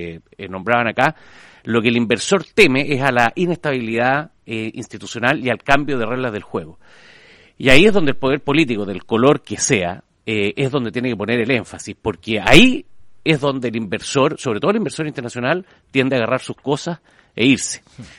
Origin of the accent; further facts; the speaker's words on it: Spain; born there; Nací en España, así que tengo un nexo también sentimental.